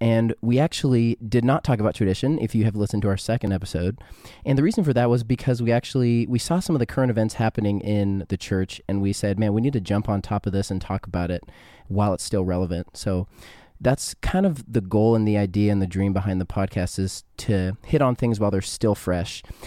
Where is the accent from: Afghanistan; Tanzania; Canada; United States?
Canada; I mean, I'm from Canada, so like, it's not really cold